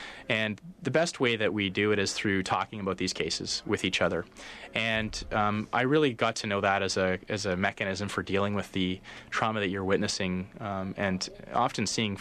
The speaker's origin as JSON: {"language": "English", "town": "Calgary", "region": "Alberta", "country": "Canada", "tie": "born or raised there", "lives_now": "Vancouver, Canada", "said": "I grew up in Calgary."}